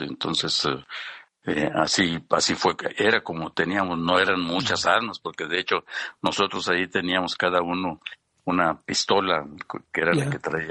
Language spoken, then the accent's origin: Spanish; Empalme, Sonora, Mexico; born there; allá en el estado de Sonora, en Empalme, municipio donde yo nací, donde estudié hasta la secundaria